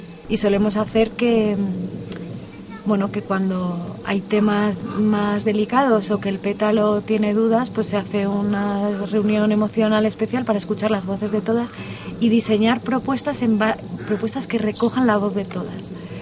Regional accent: Madrid, Community of Madrid, Spain; born there; nací en Madrid y hace como 4 años llegué a Aracabe. Había vivido en colectivo en otros lugares

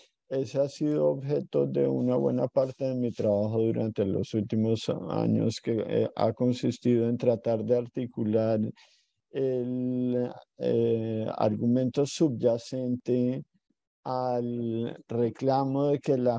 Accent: Colombia; como colombiano a Pacho de Rú, con quien todos los colombianos tenemos una deuda innombrable

